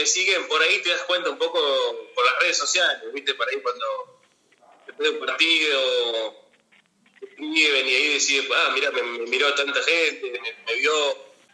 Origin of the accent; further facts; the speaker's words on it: Gonzalo Moreno, Argentina; me crié así, toda mi infancia en Gonzalo Moreno, todas mis amistades, la mayoría de mi familia